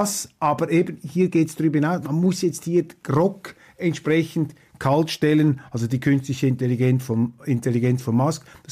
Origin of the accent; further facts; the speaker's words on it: Switzerland; Ich finde es als Schweizer nicht gut, wenn überall einmarschiert wird.